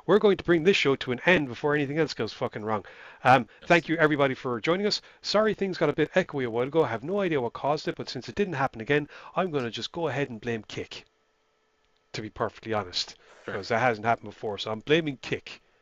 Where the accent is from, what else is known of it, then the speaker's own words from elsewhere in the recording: Ireland; I'm Irish.